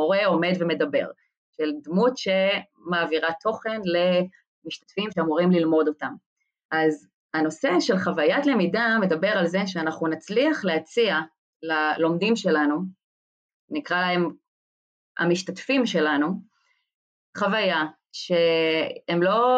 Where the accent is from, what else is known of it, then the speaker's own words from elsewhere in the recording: Neve Monosson, Central District, Israel; עוד מקום שבו גדלתי, שזה בצופים, בשבט מקבים, בנווה מונסון, יישוב קהילתי.